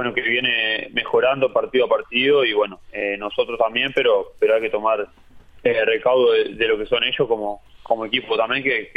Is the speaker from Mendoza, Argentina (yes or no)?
yes; Mendoza, Argentina; Sí, somos los dos de Mendoza Chico.